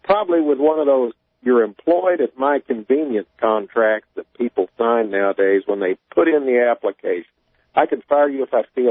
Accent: Nashville, Tennessee, United States; my hometown, Nashville, Tennessee

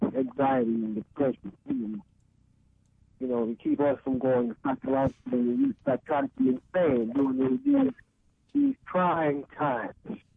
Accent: Decatur, Georgia, United States; from Decatur, Georgia.

